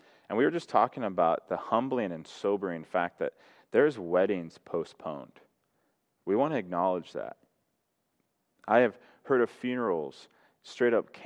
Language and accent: English; Colorado, United States; I grew up in Colorado, and I remember in 1997, I was a little kid, we had a blizzard